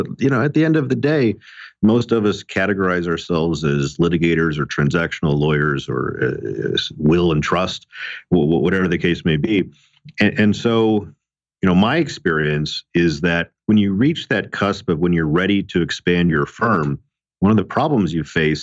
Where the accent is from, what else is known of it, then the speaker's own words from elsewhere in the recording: Las Vegas, Nevada, United States; with about 15 lawyers based in my hometown of Las Vegas.